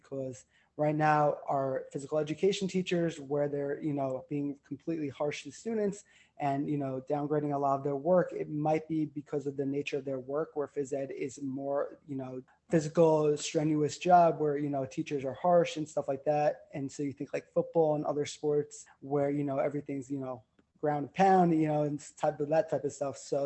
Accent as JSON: {"language": "English", "town": "Long Island", "region": "New York", "country": "United States", "said": "I'm from Long Island, New York."}